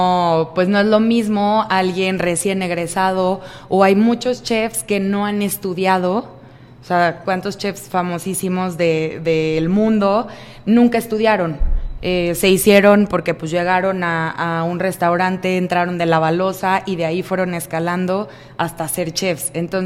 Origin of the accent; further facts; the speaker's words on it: Mexico; como buena educación mexicana